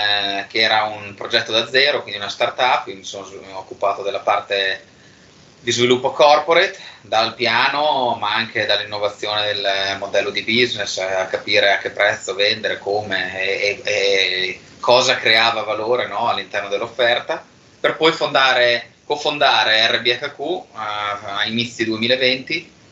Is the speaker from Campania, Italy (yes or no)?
no; Bologna, Emilia-Romagna, Italy; Io sono nato e cresciuto a Bologna